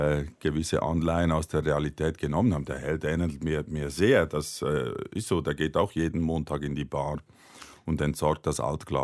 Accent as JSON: {"language": "German", "country": "Switzerland", "tie": "born or raised there", "also_born_or_lived": "France", "said": "ich bin in Frankreich geboren und habe die ersten 5 Jahre da gelebt. Mein Vater war Franzose, meine Mutter aber Deutschschweizer Grundschullehrerin."}